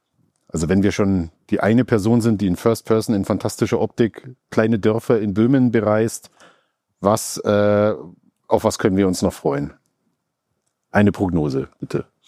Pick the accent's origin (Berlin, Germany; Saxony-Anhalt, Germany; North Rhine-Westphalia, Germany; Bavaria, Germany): Bavaria, Germany; das fühlt sich genauso an, wie wenn ich da, wo ich herkomme, ne, Oberbayern, wenn ich da einen Feldweg lang laufe.